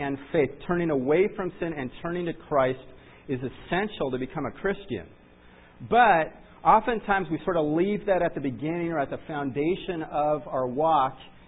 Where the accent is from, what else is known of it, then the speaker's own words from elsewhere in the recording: California, United States; You know, and I came from Southern California where literally, I was swimming with sharks.